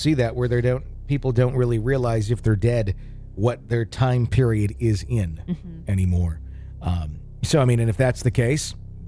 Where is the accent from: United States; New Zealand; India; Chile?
United States; the South; Growing up in the South, we are all aware of slavery